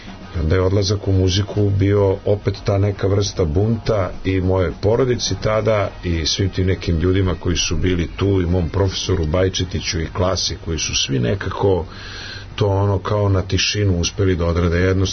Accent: Croatia; moved away as an adult; now in Serbia; Ali ovde u Srbiji sam doživeo tamo negde početkom 90-ih teatar kao pijacu, a došao sam iz Hrvatske kao student glume

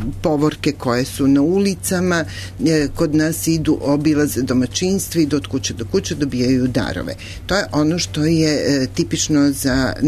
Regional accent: Vojvodina, Serbia; kako se kod nas u Vojvodini zove taj period Bele nedelje

